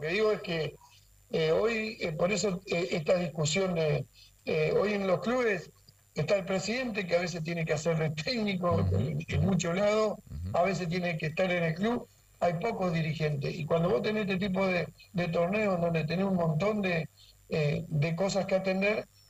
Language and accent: Spanish; La Paz, Entre Ríos, Argentina; Yo soy de La Paz, y sí te podría decir de los clubes míos